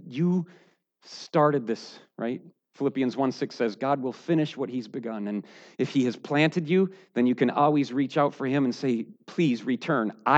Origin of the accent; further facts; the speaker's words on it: United States; And I know I shouldn't say that because I'm American.